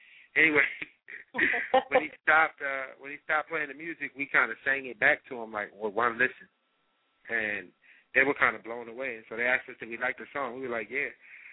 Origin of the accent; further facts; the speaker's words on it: Maryland, United States; It was all happened in the Maryland area. We're ironically from the Maryland area.